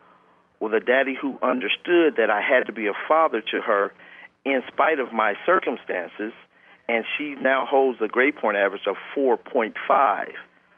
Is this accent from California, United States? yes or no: yes; Los Angeles, California, United States; Growing up in South Central, you know, just like a lot of the kids that are fatherless